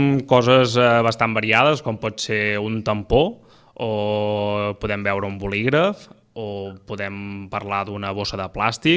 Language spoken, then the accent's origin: Catalan; Catalonia, Spain; tant l'Anna com jo som conquencs, som gent de la Conca de Barberà i, per tant, gent del territori.